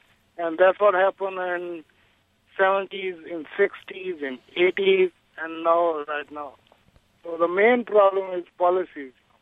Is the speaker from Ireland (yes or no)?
no; Pakistan; English is a second language; now in Chicago, United States; calling from Chicago. I'm from Pakistan.